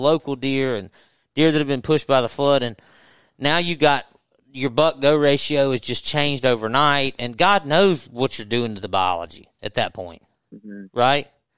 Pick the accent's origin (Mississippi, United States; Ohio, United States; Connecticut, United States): Mississippi, United States; Natchez; I grew up in Natchez on the river and have hunted around the river